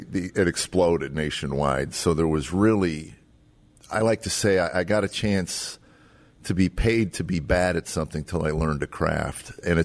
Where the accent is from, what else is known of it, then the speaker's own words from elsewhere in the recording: Chicago, Illinois, United States; Well, South Side of Chicago.